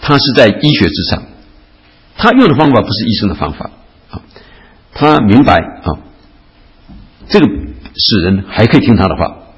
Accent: China; 这跟我们中国人的想法就很不一样了。

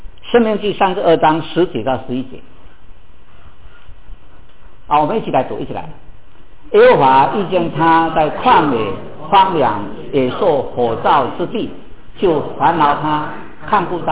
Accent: China; now in United States; 那我们在美国，我们都晓得啊，他们美国人的小孩啊，要脚踏车的不容易的，不像我们中国人啊。我们中国人小孩要脚踏车

